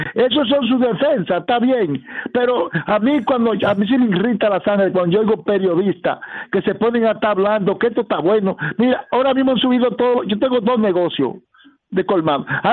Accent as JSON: {"language": "Spanish", "country": "Dominican Republic", "said": "somos humanos, somos dominicanos."}